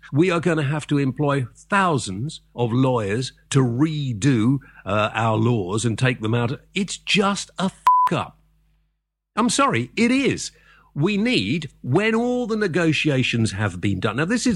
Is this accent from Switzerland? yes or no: no; Wales, United Kingdom; British. I'm proud of being British. I live in Britain. I'm not French. I'm not German. I'm not Swiss. I'm part of the European family of nations. But, you know, I have my own sovereignty. Actually, I'm Welsh, if I want to be.